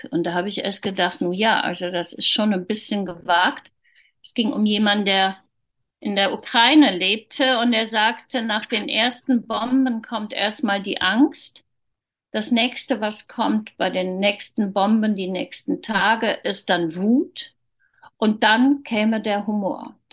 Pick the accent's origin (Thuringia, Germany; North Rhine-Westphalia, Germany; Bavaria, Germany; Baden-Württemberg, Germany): North Rhine-Westphalia, Germany; Cologne; Ich bin Rheinländerin. Ich komme aus Köln.